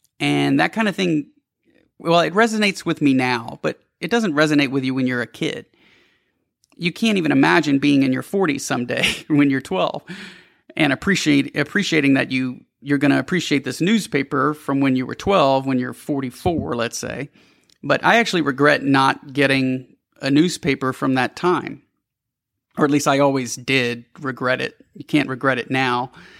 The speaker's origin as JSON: {"language": "English", "region": "Louisiana", "country": "United States", "tie": "born there", "said": "thought that I was born in Indiana, not Louisiana."}